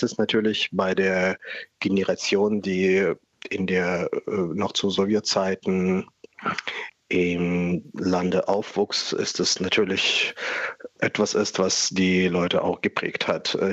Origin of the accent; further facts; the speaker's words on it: Ukraine; German is a second language; deswegen bin ich hundertprozentig dafür als Ukrainer, als Musiker. Ich glaube, dass Putin-treue Musik hat in der Ukraine nichts zu suchen.